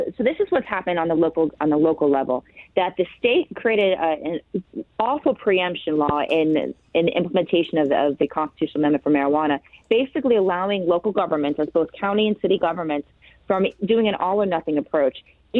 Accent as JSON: {"language": "English", "region": "Florida", "country": "United States", "said": "I'm from South Florida and being the new face and the new vision of agriculture."}